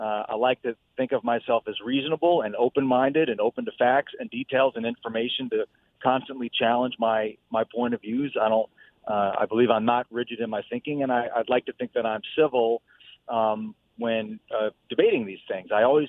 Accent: California, United States; as a Californian, you know, we refer to the highways as the 10.

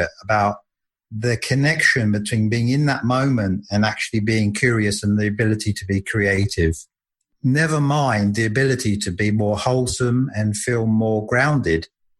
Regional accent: England, United Kingdom; I'm from England, and we have this kind of like almost like a cliche that when anything's going wrong, you put the kettle on and you have a cup of tea.

